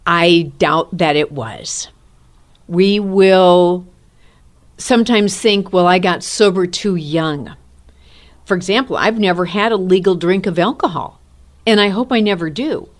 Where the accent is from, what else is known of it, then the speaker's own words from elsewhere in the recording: San Francisco, California, United States; I am from the Bay Area in San Francisco.